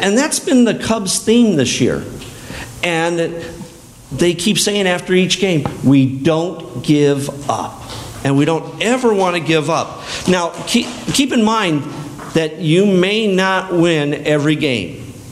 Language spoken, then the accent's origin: English; Chicago, Illinois, United States; Did you know that I was born and raised in Chicago? Yeah, I came from the big city before I went to college and then moved down here.